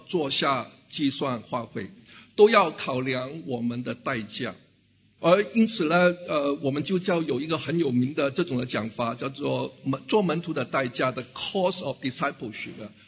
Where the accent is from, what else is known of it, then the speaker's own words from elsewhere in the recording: Hong Kong; 我们香港人叫贪污，中国大陆叫贪腐